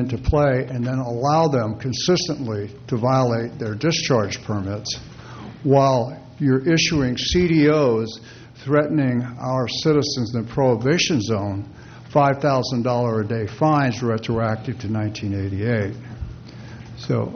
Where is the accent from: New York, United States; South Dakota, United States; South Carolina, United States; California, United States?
California, United States; Los Osos; I noticed that I'm from Los Osos.